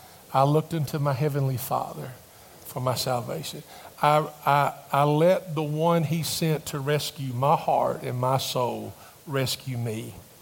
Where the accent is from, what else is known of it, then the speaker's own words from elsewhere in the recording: Somersville, United States; I said, I grew up in Somersville. And they go, Somersville? And they go, what part? And I mean, it's a town of about 500.